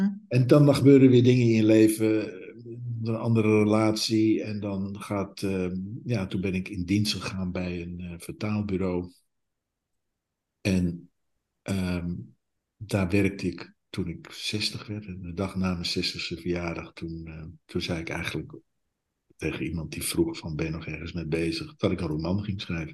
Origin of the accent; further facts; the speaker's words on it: Utrecht, Netherlands; now in Germany; Ja, ik kom uit Utrecht. Ik ben een geboren Utrechter.